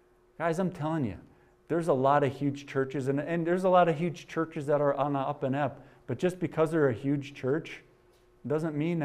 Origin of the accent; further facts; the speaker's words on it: Wisconsin, United States; I'm from Wisconsin, so it's a complicated word. It doesn't end in Owak or ski, so I really struggle with it.